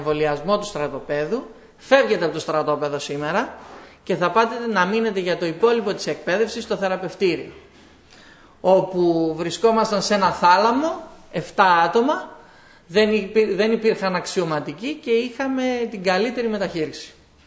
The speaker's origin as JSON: {"language": "Greek", "town": "Kavala", "region": "Eastern Macedonia and Thrace", "country": "Greece", "tie": "born or raised there", "said": "επάνω στην πατρίδα μου, στην Καβάλα, πώς θα μείνω εκεί"}